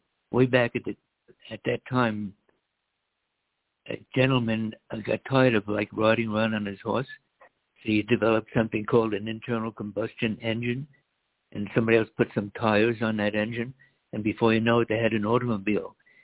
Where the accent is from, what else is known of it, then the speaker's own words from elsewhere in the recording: United States; When I was a kid growing up in America, there was hardly any word about cancer at all.